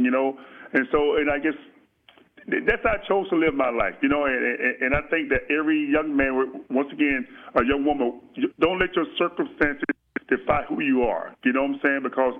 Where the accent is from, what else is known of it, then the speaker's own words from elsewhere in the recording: Florida, United States; Well, my background is that I'm born and raised in Florida, grew up in a single family home with a strong Southern mother